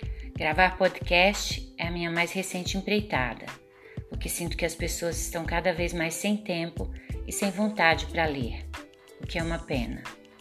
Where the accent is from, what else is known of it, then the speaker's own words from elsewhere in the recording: Campina Verde, Minas Gerais, Brazil; now in Belo Horizonte, Brazil; Eu sou mineira do interior de uma cidade que se chama Campina Verde e fui adotada pela capital Belo Horizonte.